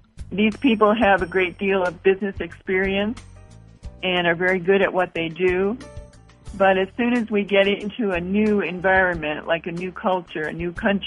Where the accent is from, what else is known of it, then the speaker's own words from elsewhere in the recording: Midwest, United States; moved away as an adult; also born or lived in Canada / Japan; I'm an American by birth and growing up in the Midwest, but after that, for about 30 years, I lived outside the U.S.